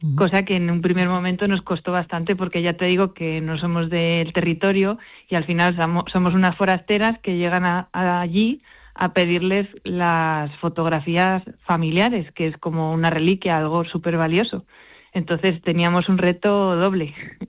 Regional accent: Madrid, Community of Madrid, Spain; born there; vivimos en Madrid, pero bueno, Carlota es de un pueblo muy pequeñito de Cuenca, Arcas del Villar, y yo, bueno, ya nací en Madrid, pero sí que mi madre es de Jaén y mi padre es de Granada

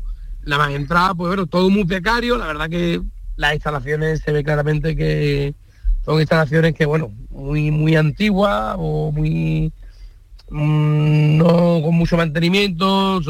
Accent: Utrera, Andalusia, Spain; pues yo dije que era Utrera y sí, pues dije, o sea, coño, pues yo también soy de Utrera

